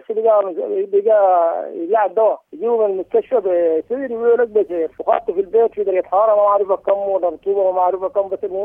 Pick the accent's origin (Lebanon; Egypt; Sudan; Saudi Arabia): Sudan; نحن بغرية في ولاية سنار.